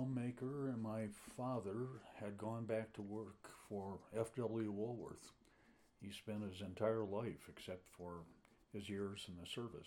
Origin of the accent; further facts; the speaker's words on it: Cleveland Heights, Ohio, United States; born there; I can never remember whether I was born in Cleveland Heights, Ohio, or Shaker Heights, Ohio. I think we were living in Cleveland Heights, and next door is Shaker Heights.